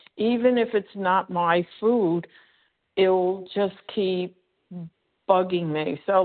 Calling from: Florida, United States; Good morning. … from Florida.

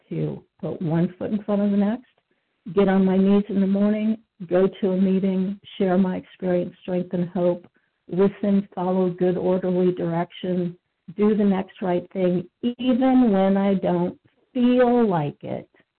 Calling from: Maryland, United States; Recovered compulsive overeater in Maryland, currently sitting in the rain.

